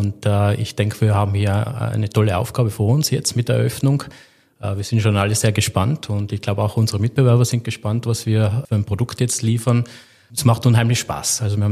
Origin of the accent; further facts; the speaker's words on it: Tyrol, Austria; man hört es vielleicht ein bisschen von meinem Akzent. Also ich stamme ursprünglich aus Tirol, habe dort meine Ausbildung genossen, ganz klassisch in der Gastronomie. Bin auch in der Gastronomie groß geworden, im elterlichen Betrieb.